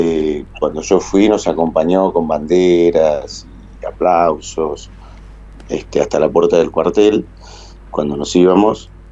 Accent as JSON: {"language": "Spanish", "town": "Mar del Plata", "region": "Buenos Aires Province", "country": "Argentina", "tie": "born or raised there", "lives_now": "Buenos Aires, Argentina", "said": "Vivo ahora ya no, vivo en Buenos Aires, pero nací en Mar del Plata, sí, me crié allá."}